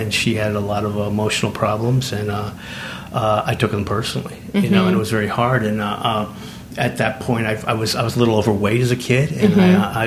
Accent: Wisconsin, United States; born there; I was born in Wisconsin, mm-hmm. and my father's a linguist.

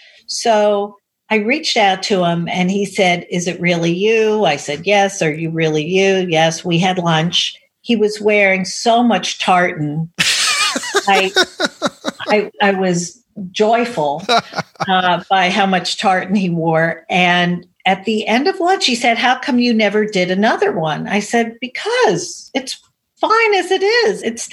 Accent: Manhattan, New York, United States; I was raised in Manhattan. I went to private schools. I grew up with a lot of Jewish people and a lot of not Jewish people.

